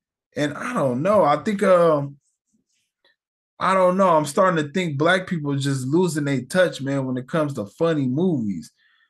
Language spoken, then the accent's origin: English; United States; You know, maybe it's because I'm from America. So like almost everyone in America talks like different or with different accents.